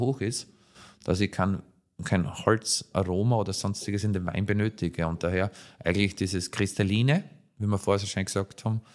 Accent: Schützen am Gebirge, Burgenland, Austria; weil bei uns in Schützen Gebirge, wenn man schaut auf die besten Rieden

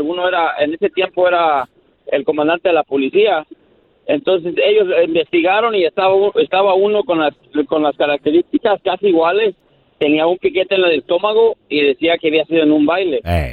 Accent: Guanajuato, Mexico; Soy de Guanajuato.

